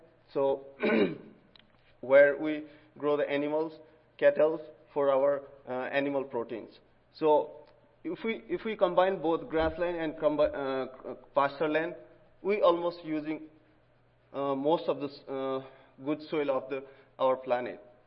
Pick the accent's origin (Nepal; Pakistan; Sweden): Nepal; now in United States; Originally, I'm from Nepal.